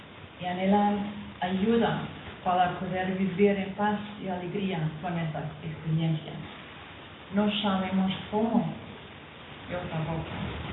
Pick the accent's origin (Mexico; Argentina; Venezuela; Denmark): Denmark; first language Danish; Spanish is a second language; en danés, en mi lengua materna.